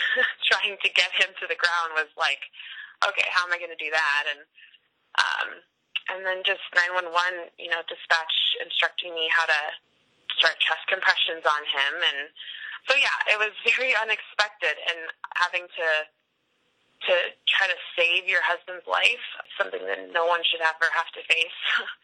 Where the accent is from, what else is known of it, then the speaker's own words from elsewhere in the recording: Denver, Colorado, United States; I am from Denver, Colorado.